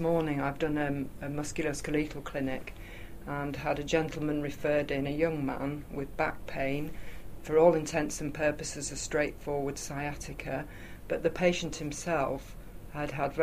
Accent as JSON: {"language": "English", "region": "West Midlands", "country": "United Kingdom", "said": "I'm a GP from Shropshire"}